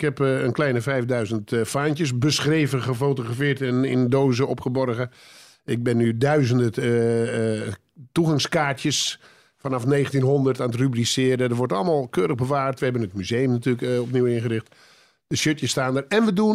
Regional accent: Muiden, North Holland, Netherlands; Ik was natuurlijk Telstar, want ja, ik kwam uit de Muiden en dan ben je voor Telstar.

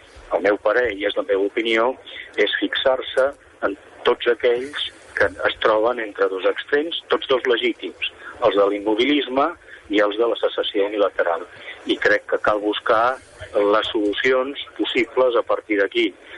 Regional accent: Catalonia, Spain; i ara aquí parlo com a català

